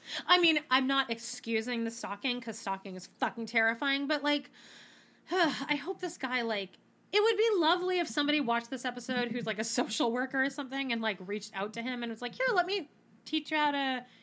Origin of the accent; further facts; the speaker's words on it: Canada; if I actually had a vote, I don't because I'm Canadian